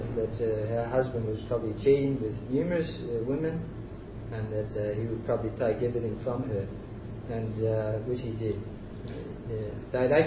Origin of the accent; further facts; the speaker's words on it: Australia; That's a good thing about being Australian, you look at the chart and you say, oh, I don't trust this person.